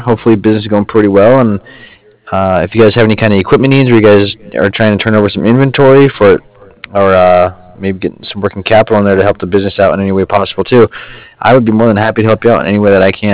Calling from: Cardiff, Wales, United Kingdom; I'm calling from Cardiff.

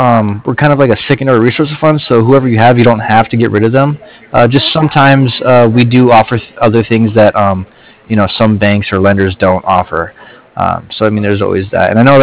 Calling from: Cardiff, Wales, United Kingdom; And I'm calling from Cardiff. That's spelled C-A-R-D-I-F-F, like different.

